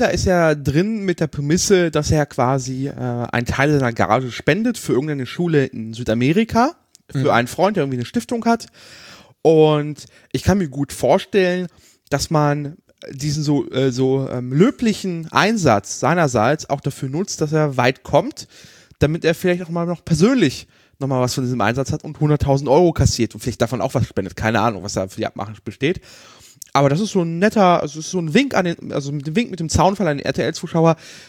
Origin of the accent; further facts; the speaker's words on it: Poland; ich als Pole bin allgemein reserviert gegenüber Russen